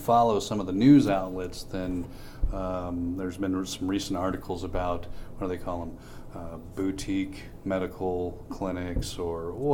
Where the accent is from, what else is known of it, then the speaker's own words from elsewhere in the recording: Fayette, United States; I'm from Fayette.